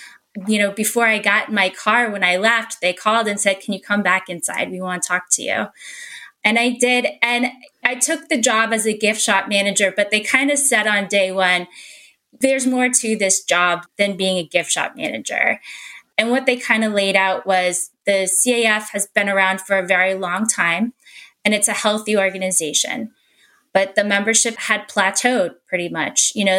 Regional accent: Houston, Texas, United States; but I grew up in Houston.

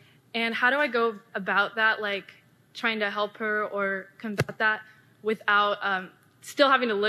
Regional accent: California, United States; I'm from California.

